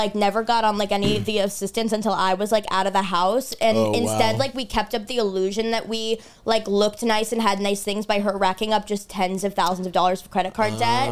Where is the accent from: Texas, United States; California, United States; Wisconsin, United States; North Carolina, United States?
California, United States; Los Angeles; I grew up in Los Angeles, California.